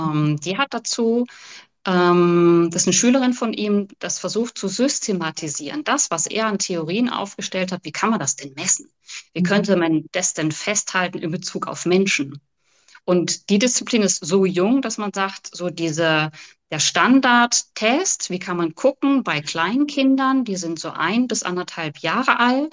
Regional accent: Rhineland-Palatinate, Germany; Ich komme aus der Pfalz und habe da eine Praxis

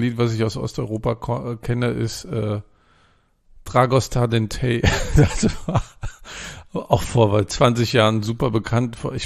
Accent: Mecklenburg-Vorpommern, Germany; Und da sagt man immer, mein Heimatland Mecklenburg-Vorpommern ist 50 Jahre hinterher.

